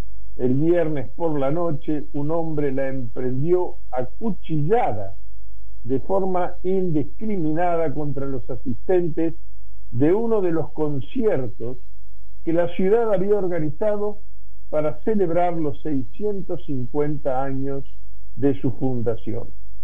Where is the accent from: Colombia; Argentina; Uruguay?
Uruguay; La verdad es que como uruguayo me siento muy orgulloso.